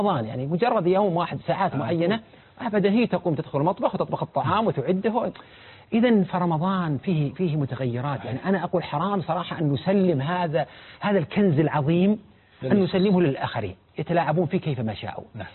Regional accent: Saudi Arabia; ما جرى في الكويت وما جرى عندنا في السعودية

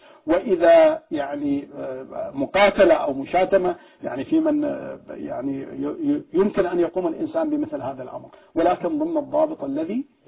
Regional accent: Syria; نحن عندنا في سوريا تنتهك حرمات الله سبحانه وتعالى في كل يوم

